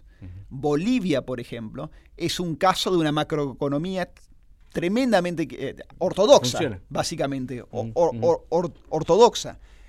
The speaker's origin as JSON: {"language": "Spanish", "country": "Argentina", "said": "estamos buscando, como argentinos, resolver problemas que no son problemas coyunturales, son problemas estructurales."}